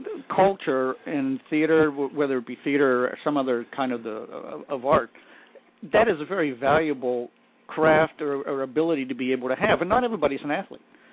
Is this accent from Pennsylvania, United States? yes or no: yes; Pittsburgh, Pennsylvania, United States; I came from Pittsburgh at Mount Lebanon High School that had probably the premier arts department in Pittsburgh at the time.